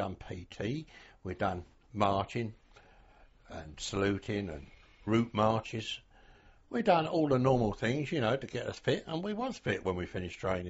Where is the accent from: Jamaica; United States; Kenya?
United States; Hartford; he come from Ware, where we came from Hartford, and we knew each other when we used to play football